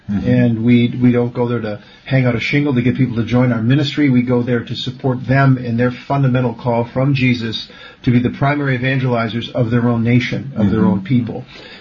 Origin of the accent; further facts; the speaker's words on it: Ann Arbor, Michigan, United States; As you mentioned, I'm from Ann Arbor, Michigan.